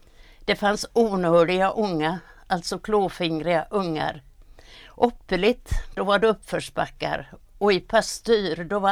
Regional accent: Svindal, Västra Götaland County, Sweden; born there; och jag är född i Svindal. … Jag är född 1916. Och jag brukar säga om mig själv att jag är inföding.

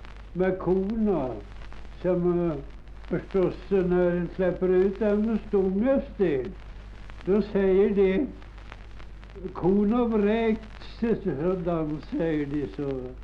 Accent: Hävla, Östergötland, Sweden; born there; Jag är född strax vid Hävla bruk. Ja, nu är det förstås Häskofabrik där.

